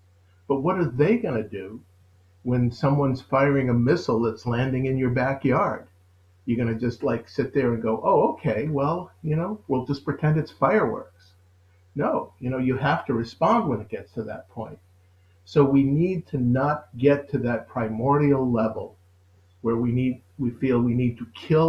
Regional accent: United States; because of my belief system or because I'm American, they don't

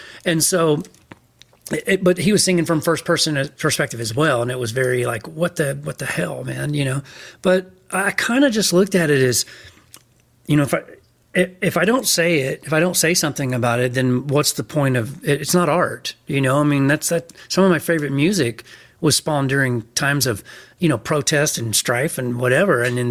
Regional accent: the South, United States; You know, I grew up in the South. I grew up in this. A lot of these stories are true.

